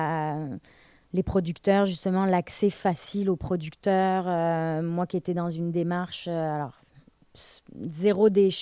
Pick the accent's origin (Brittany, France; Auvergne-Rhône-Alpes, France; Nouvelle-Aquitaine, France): Nouvelle-Aquitaine, France; Bordeaux; moi j'ai toujours connu Bordeaux, en fait je viens de Bordeaux, mais je veux dire je m'identifiais plus en fait au bordelais, puis mais maintenant que j'en parle, je suis très fière d'être bordelaise.